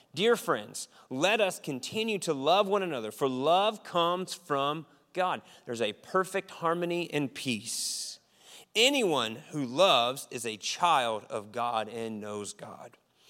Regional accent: West Virginia, United States; I grew up in West Virginia on a family land-owned area, and there was like four different portions of my family that lived on 80 acres

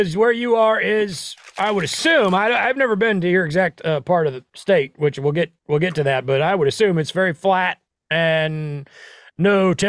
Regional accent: Nebraska, United States; And of course, I'm born and raised in Nebraska and a big Cornhusker fan.

